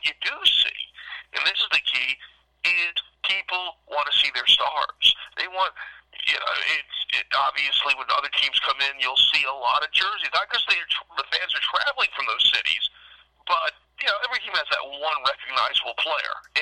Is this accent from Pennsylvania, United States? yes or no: yes; Philadelphia, Pennsylvania, United States; now in New York, United States; I mean, I'm from Philly, and I know where that is a great sports town.